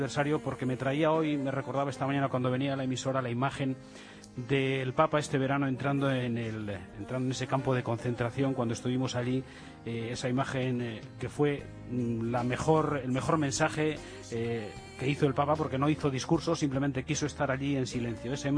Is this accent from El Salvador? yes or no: no; Burgos, Castile and León, Spain; porque yo soy de Burgos, no hace falta decirlo ni repetirlo, pero lo digo aquí una vez más